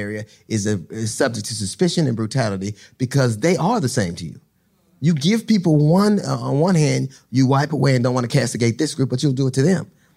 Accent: Los Angeles, California, United States; I grew up in Los Angeles. When I grew up in Los Angeles, I told this story. I was 8 years old.

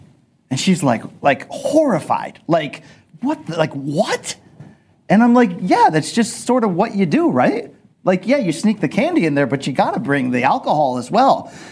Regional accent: Connecticut, United States; Not a cultured area of Connecticut. I grew up in a factory town.

